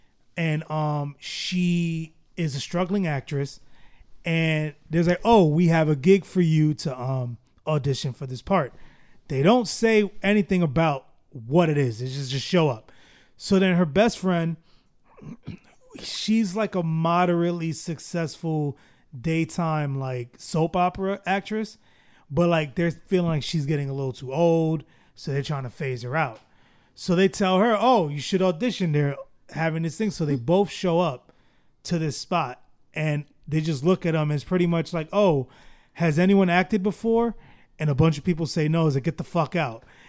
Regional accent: Jersey City, New Jersey, United States; Because I'll tell people I'm from Jersey City and they'll be like, what is that? And I'm like, come on, man. We're not that small of a town.

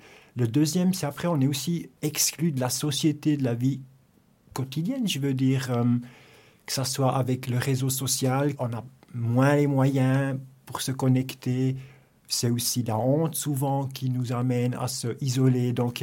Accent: Biel/Bienne, Bern, Switzerland; born there; j'ai 50 ans, je suis né à Bienne. J'ai grandi avec mon demi-frère et avec la maman, donc le papa n'était pas là. Et j'ai grandi, on va dire, assez simple et même un peu pauvre.

